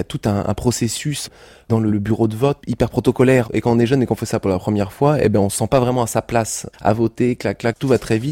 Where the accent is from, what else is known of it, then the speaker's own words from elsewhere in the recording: Lorient, Brittany, France; J'ai grandi en Bretagne, à Lorient.